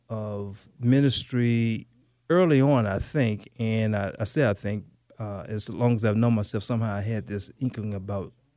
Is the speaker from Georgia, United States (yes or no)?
yes; Cordele, Georgia, United States; First of all, I grew up in South Georgia, a place called Cordele.